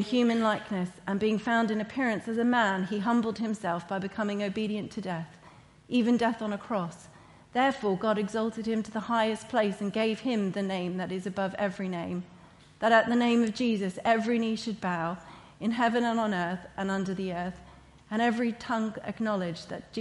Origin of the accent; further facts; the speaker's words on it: Canada; now in United Kingdom; A citizen, I'm a Canadian citizen. I live in the UK. I'm not trying to make you all Canadian or bring my Canadian culture and values with me.